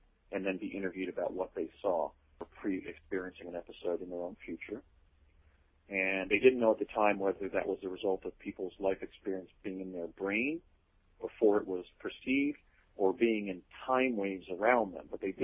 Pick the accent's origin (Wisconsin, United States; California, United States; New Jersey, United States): New Jersey, United States; You know, at the time I was in Pegasus, I was growing up in New Jersey.